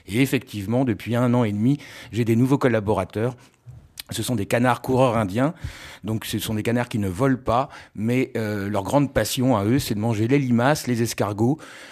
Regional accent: Le Mans, Pays de la Loire, France; also born or lived in Dreux; je suis né à Dreux, mais je suis originaire du Mans. Et après, je suis retourné vivre sur le Mans.

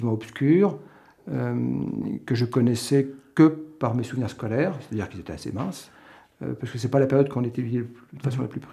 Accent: Bar-le-Duc, Grand Est, France; La raison immédiate, c'est que je suis de Bar-le-Duc. Donc du Barrois

